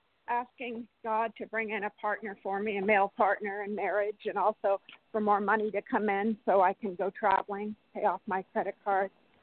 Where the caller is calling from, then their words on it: California, United States; Hi, this is … from California.